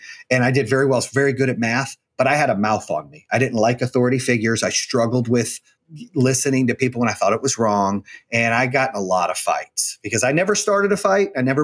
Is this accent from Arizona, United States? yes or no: yes; Arizona, United States; I grew up in Arizona. A lot of my friends were Hispanic, you know, from California and white.